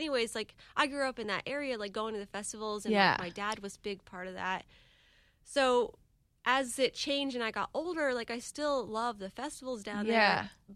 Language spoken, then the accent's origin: English; Jack's Beach, United States; it used to be just locals at the beach. I mean, I grew up in Jack's Beach.